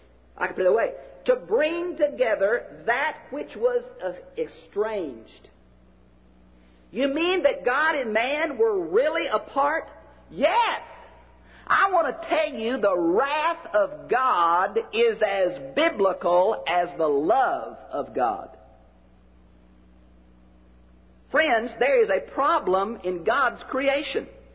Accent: Houston, Texas, United States; I can remember I grew up in Houston, Texas, and I think it rains every day in Houston.

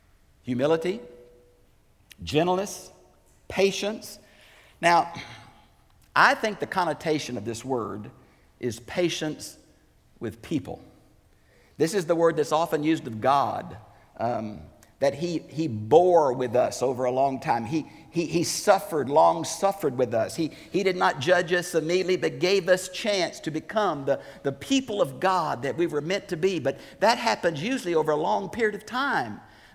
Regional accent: Houston, Texas, United States; I was preaching out in West Texas one time, and I grew up in Houston. I thought milk came out of cans. I'm not a farmer.

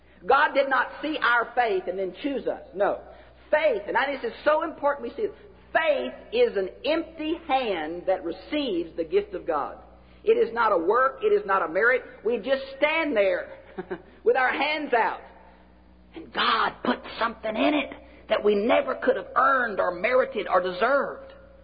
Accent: Houston, Texas, United States; born or raised there

